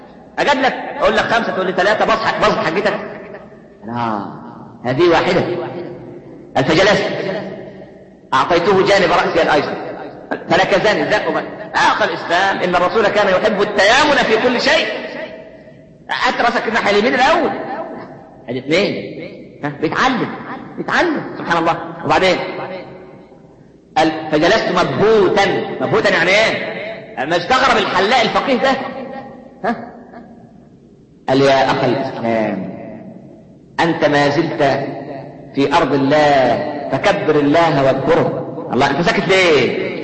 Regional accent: Minya, Minya Governorate, Egypt; نفكر زمان على المحطة ها عندنا في المنيا

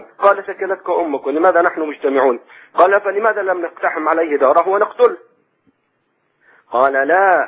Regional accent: Egypt; now in Saudi Arabia; أنا أخوكم مصري مقيم في السعودية.

